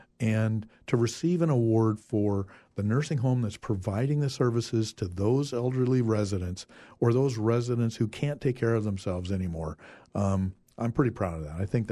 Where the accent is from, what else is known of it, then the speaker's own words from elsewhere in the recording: Idaho, United States; Fortunately, I grew up in Idaho. So after traveling the world, I knew where I was going to come home to.